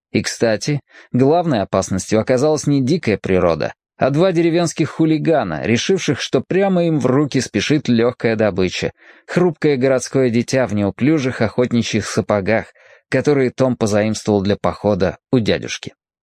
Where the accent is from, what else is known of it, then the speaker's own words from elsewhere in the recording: Tyumen, Tyumen Oblast, Russia; born there; Его олицетворял я сам, уроженец Тюмени.